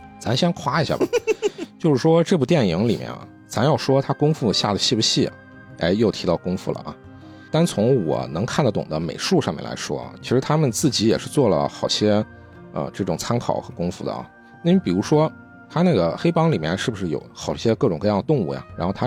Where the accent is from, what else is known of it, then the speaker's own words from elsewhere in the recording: Baoji, Shaanxi, China; 我这个地方宣传一下我的家乡啊，我家乡这边有个青铜器博物馆